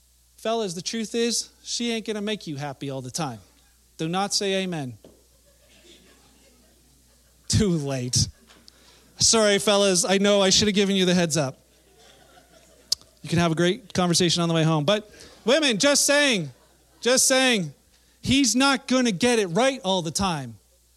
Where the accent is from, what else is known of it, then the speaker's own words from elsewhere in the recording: Canada; As married folk, as folks Canadian in our culture, this repentance is a changing of mind.